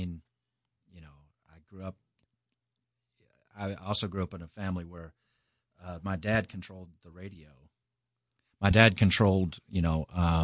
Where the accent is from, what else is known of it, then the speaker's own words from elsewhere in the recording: Owensboro, Kentucky, United States; I grew up in Owensboro, Kentucky, which is kind of the used to be the biggest city in Western Kentucky.